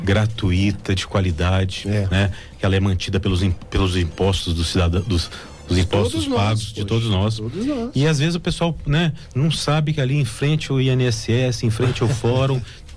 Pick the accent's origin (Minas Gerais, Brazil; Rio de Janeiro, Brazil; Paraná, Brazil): Minas Gerais, Brazil; Liberdade; Não, eu sou aqui do sul de Minas.